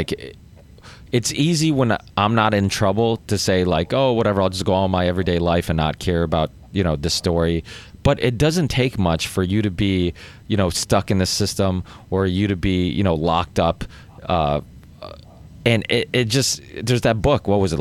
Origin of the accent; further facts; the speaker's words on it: Massachusetts, United States; Well, and it was close to home because I'm from Massachusetts, so it was you know, it was easy to get there and whatnot.